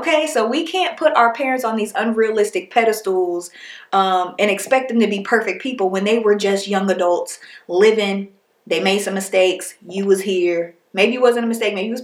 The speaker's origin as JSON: {"language": "English", "region": "West Coast", "country": "United States", "said": "My mom was very like, you know, we're from the West Coast, you know, whatever."}